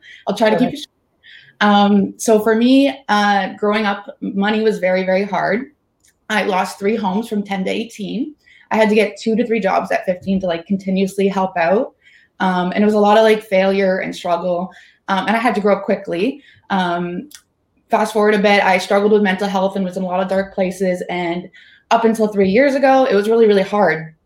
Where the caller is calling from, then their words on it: Niagara, Ontario, Canada; I am in Niagara, just outside of Toronto in Canada.